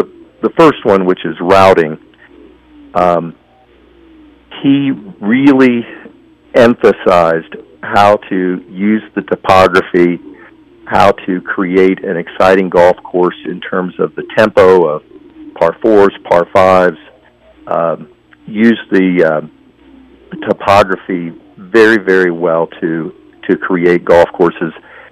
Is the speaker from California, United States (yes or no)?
no; Ohio, United States; I grew up playing golf. I'm from the Midwest. And growing up, particularly being from Ohio